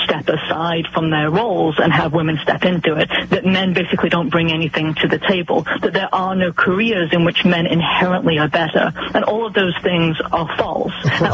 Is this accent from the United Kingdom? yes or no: yes; England, United Kingdom; now in United States; I grew up in England